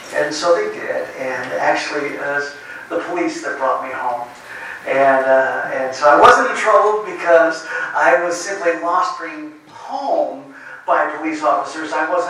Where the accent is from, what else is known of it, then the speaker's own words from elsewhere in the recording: Seattle, Washington, United States; But I came here from the Pacific Northwest, Seattle, Washington, to be exact. And I moved across the country almost 5 years ago